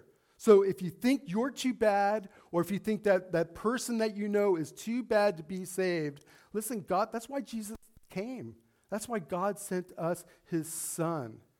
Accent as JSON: {"language": "English", "town": "Las Vegas", "region": "Nevada", "country": "United States", "tie": "born or raised there", "said": "I grew up in Las Vegas, and I always kind of go back to Las Vegas, but I did. Hey, I lived there for most of my life."}